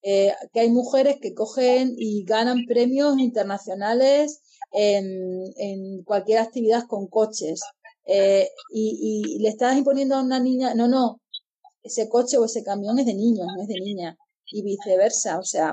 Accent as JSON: {"language": "Spanish", "region": "Catalonia", "country": "Spain", "said": "Yo lo he intentado hacer bien, pero no sé catalán. Siendo catalana, que conste."}